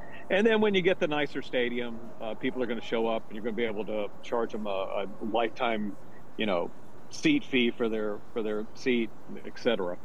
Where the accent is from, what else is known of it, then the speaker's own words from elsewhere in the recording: Southeast, United States; you know, I'm from the Southeast, so I grew up right in the middle of SEC country